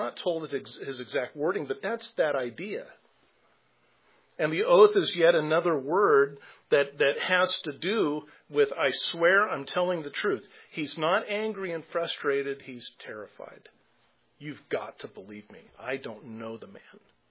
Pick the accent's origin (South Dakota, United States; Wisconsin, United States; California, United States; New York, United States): California, United States; I was born and raised in California. Linda was too, Southern California. And I know it comes out in the way that I talk.